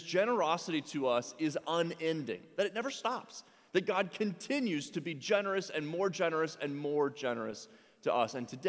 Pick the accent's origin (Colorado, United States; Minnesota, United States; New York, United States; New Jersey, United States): Minnesota, United States; Eden Prairie; And I figure they have no shot at knowing where Eden Prairie is. So I'll say, well, I'm from Minneapolis.